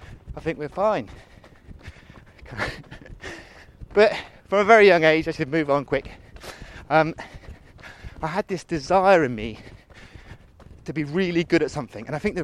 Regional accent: Bridport, South West England, United Kingdom; born there; I was born in Dorset, in a town called Bridport. And if you've watched the series Broadchurch, that's where it is.

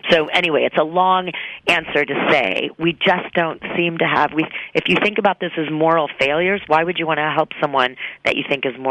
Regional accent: Kentucky, United States; you pick many states, West Virginia, Ohio, my home state of Kentucky.

